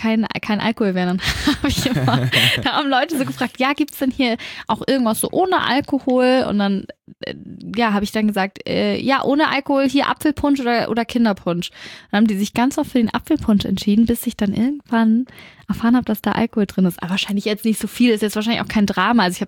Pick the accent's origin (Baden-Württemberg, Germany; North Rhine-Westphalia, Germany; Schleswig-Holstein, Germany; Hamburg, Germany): Hamburg, Germany; diesem traditionellen bei uns in Hamburg